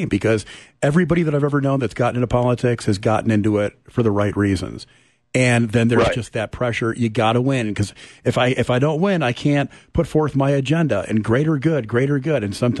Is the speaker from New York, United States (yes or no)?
yes; New York, United States; now in Oklahoma, United States; So a lot of people know that I'm from New York originally.